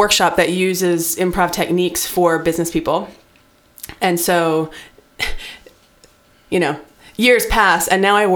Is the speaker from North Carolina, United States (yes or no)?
no; Lancaster, Pennsylvania, United States; originally from Lancaster